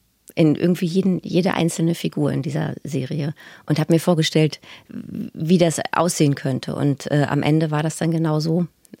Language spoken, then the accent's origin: German; Berlin, Germany; Ich bin in Wilmersdorf aufgewachsen und meine ganze Familie hat in einer Straße gewohnt.